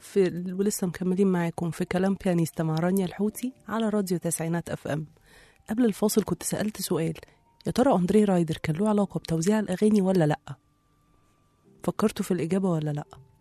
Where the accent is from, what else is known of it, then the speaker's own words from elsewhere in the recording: Egypt; وبنعتز بيه جدا كلنا كمصريين وكعرب.